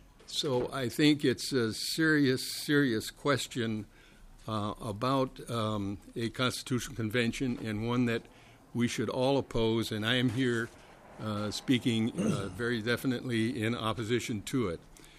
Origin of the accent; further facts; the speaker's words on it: Chanhassen, Minnesota, United States; I'm from Chanhassen, Minnesota.